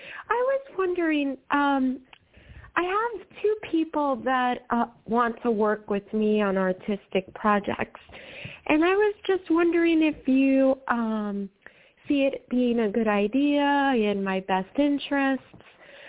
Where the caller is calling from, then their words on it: New York, United States; I'm in New York.